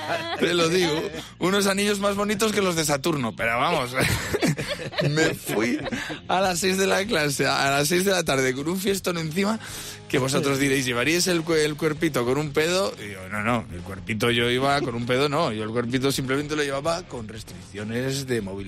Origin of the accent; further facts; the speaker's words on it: Spain; ten en cuenta que somos españoles.